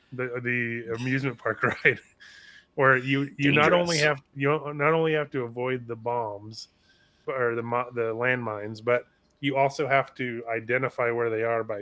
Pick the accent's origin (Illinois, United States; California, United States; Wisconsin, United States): California, United States; But admittedly, as a Californian, I believe we are supposed to get